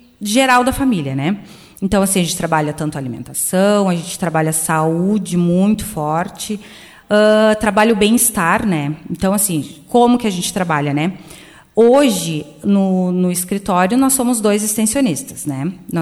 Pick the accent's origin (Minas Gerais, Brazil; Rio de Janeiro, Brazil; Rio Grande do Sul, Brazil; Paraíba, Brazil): Rio Grande do Sul, Brazil; Canguçu; Porque eu sou de Canguçu, né? Para quem não conhece, Canguçu fica próximo a Pelotas.